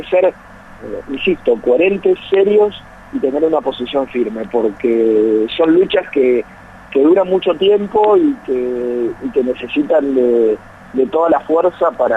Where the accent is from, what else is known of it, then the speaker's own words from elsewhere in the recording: Argentina; como argentinos